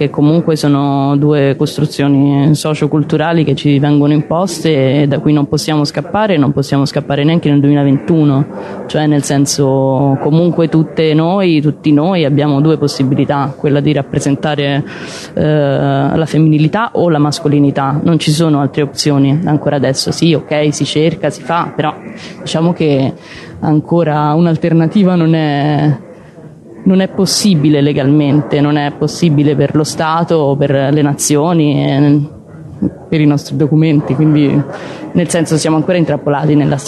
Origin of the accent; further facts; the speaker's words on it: Rome, Lazio, Italy; Io non vengo dalle montagne, vengo da Roma, quindi devo dire che mi ha aiutato molto l'ambiente.